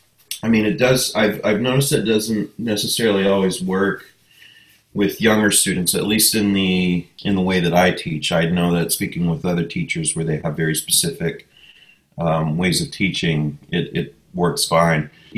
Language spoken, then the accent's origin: English; Maine, United States; moved away as an adult; I'm from Northern Maine, so before I moved to Western Massachusetts, which was 2007, I want to say, I played in a lot of blues bands as either a guitar player or a drummer.